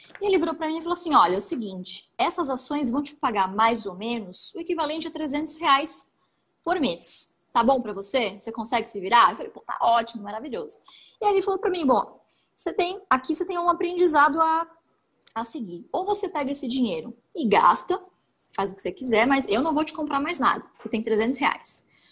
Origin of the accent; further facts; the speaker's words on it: Mairiporã, São Paulo, Brazil; eu nasci em São Paulo, mas eu fui criada no interior de São Paulo, né, em Mariporã